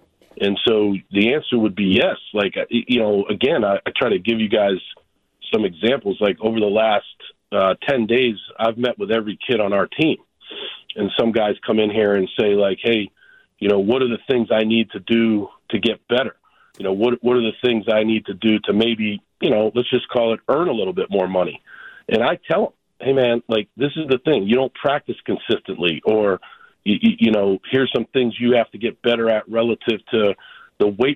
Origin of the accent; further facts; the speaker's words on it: Boston, Massachusetts, United States; I'm from Boston, or I'm from Massachusetts.